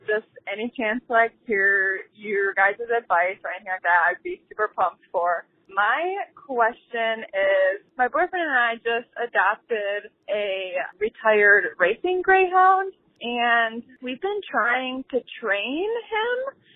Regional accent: Michigan, United States; I'm from Michigan.

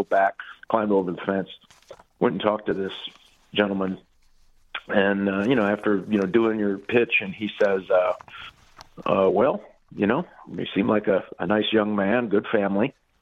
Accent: Michigan, United States; took a crazy chance to come back to the state of Michigan, my hometown, and run for the Michigan Senate

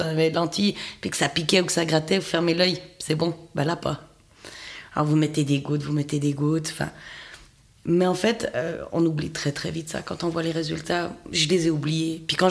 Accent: Fribourg, Switzerland; Et comme moi, je viens du canton de Fribourg

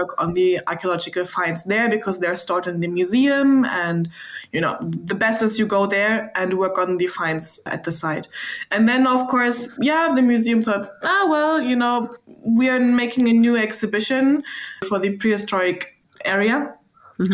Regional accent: Berlin, Germany; English is a second language; So I'm from Berlin, and I studied there my bachelor and master's prehistoric archaeology.

